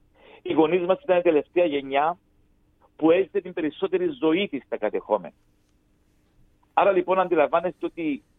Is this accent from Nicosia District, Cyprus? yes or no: no; Lapithos, Kyrenia District, Cyprus; moved away; also born or lived in Volos; Το 1974, όταν φύγαμε από τα σπίτια μας, εγώ είμαι από τη Λάπιθο της Κερίνιας, εγώ βρέθηκα σε ένα σχολείο στο Βόλο. Έμενα σε μια πεδούπολη κοντά στην Αγριά του Βόλου. Και πήγαινα γυμνάσιο στη Νέα Ιωνία.